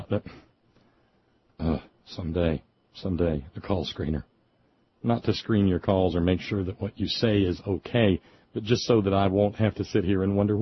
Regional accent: Alabama, United States; I mean, I grew up in Alabama, and that's a house on the street.

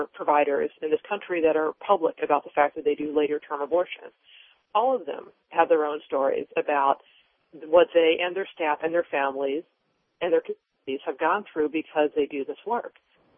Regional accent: Ann Arbor, Michigan, United States; You know, I grew up in Ann Arbor, Michigan. I was shocked.

